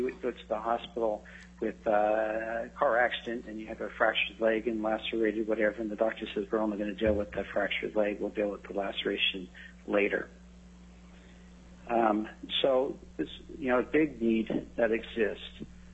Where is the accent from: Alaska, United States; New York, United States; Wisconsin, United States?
Alaska, United States; Eagle River; marriage family therapist. I'm from Eagle River.